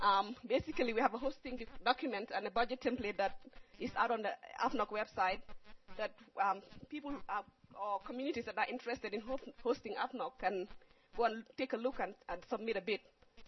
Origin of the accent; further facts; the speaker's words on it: Gambia; I'm from Gambia, and I work for the Medical Research Council.